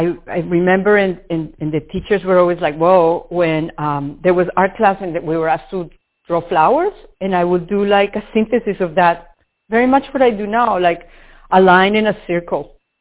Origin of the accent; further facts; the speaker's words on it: Bogota, Bogotá, Colombia; now in New York, United States; Imagine Midtown here. Imagine two blocks from MoMA. That's where I grew up in Bogota.